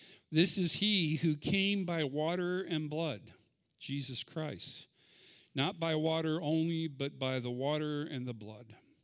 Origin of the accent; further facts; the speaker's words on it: California, United States; Growing up in Southern California, piñatas were extremely popular and colorful.